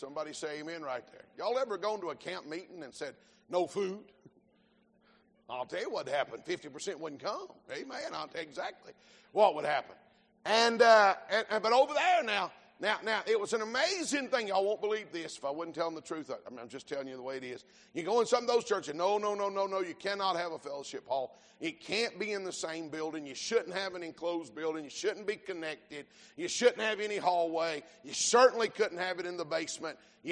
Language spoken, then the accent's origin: English; the South, United States; See, I come from the South, and way South.